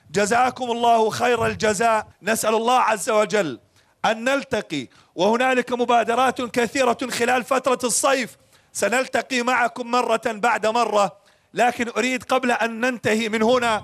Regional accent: Jordan; قلت له: أنا من جوردن. صفن بدور على الأردن وين. ففي أحداث بالمنطقة العراق، فقلت له: أنا يعني جنب العراق.

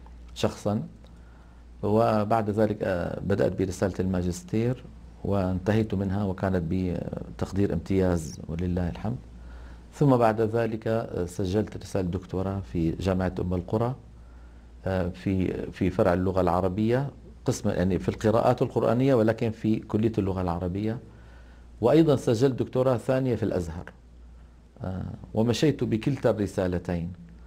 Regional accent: Damascus, Damascus Governorate, Syria; المرحلة المتوسطة والتي تسمى عندنا في الشام الإعدادية درستها هي والثانوية في أكبر ثانوية في دمشق، وهي التي تسمى جودة الهاشمي

